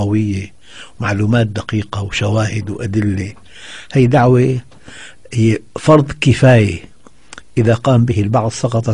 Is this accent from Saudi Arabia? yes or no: no; Syria; والله أنا أقول لك يعني أنا من الشام.